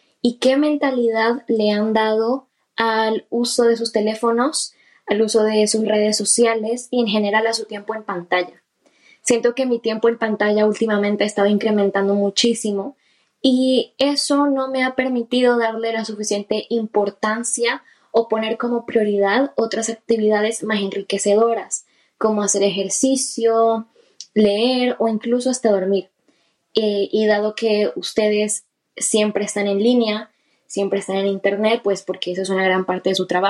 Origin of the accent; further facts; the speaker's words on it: Venezuela; now in Spain; un saludo desde España, aunque bueno, yo soy venezolana